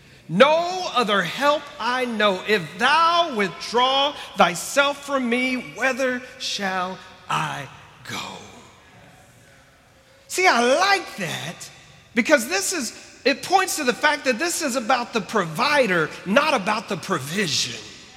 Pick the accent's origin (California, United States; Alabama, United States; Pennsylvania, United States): Alabama, United States; Well, I grew up in Alabama. Alabama the beautiful